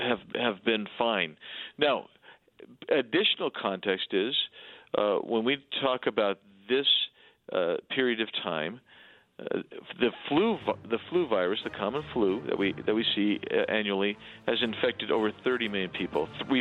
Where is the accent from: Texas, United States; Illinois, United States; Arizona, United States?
Arizona, United States; But in my home state of Arizona, for instance, we have nine total people, nine cases.